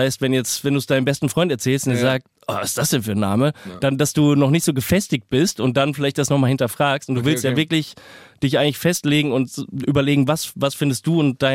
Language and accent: German; North Rhine-Westphalia, Germany; wenn ich zum Beispiel in meine Heimat komme, zu meiner Mom nach Hause oder so. Die lebt auch wirklich so zwischen Düsseldorf und Duisburg, so sehr ländlich.